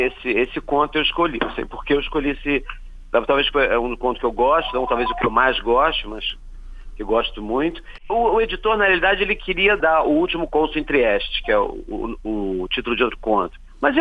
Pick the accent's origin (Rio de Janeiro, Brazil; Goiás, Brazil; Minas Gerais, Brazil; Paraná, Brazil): Rio de Janeiro, Brazil; moved away as an adult; now in Brasília, Brazil; no Rio, que é a cidade onde eu nasci, vivi, até me mudar para Brasília, aos 25 anos.